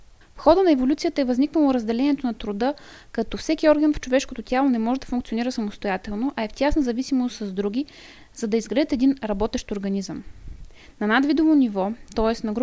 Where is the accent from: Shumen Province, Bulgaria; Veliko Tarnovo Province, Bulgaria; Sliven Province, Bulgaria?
Veliko Tarnovo Province, Bulgaria; Pavlikeni; Родом съм от Павликени, област Велико Търново. Уча биотехнологии в Софийския университет.